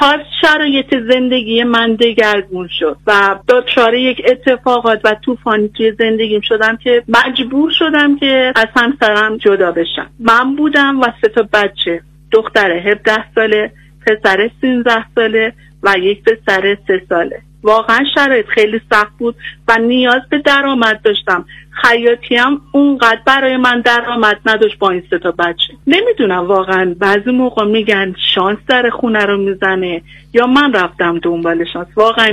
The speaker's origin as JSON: {"language": "Persian", "region": "Isfahan", "country": "Iran", "said": "اهل اصفهان هستم."}